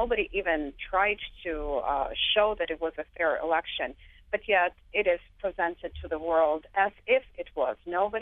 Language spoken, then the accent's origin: English; Lviv, Lviv Oblast, Ukraine; English is a second language; I am from Lviv, which is a Ukrainian city in western Ukraine. It's closer to Polish border. It is a very pro-Ukrainian part of the country.